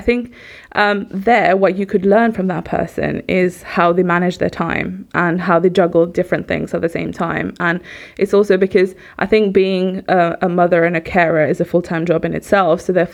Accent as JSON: {"language": "English", "country": "Mauritius", "tie": "born or raised there", "also_born_or_lived": "Oxford, United Kingdom", "moved": "as an adult", "said": "Back in 1992, I was born in Mauritius, brought up there. I left when I was 18. I came to Oxford to do material science for 4 years."}